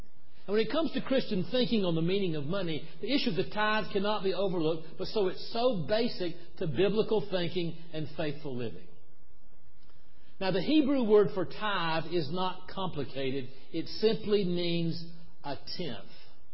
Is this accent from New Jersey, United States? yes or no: no; South Carolina, United States; born or raised there